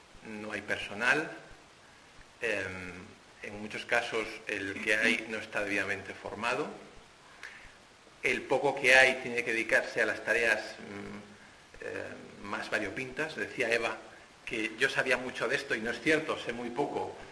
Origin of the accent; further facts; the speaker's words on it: León, Castile and León, Spain; es un placer para mí estar en León, que es mi tierra